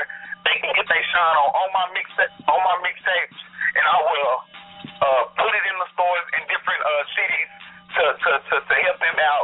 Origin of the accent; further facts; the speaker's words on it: Abilene, Texas, United States; Well, shit, I'm originally from West Texas, man, Abilene. You know what I'm saying? I moved out here probably when I was, I'm 27, by the way.